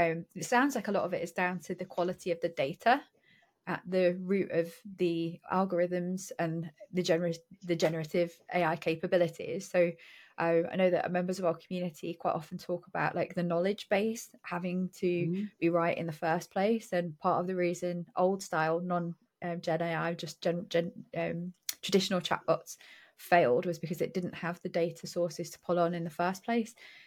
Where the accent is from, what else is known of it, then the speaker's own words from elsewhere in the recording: United Kingdom; And again, back to being British and hating to wait around.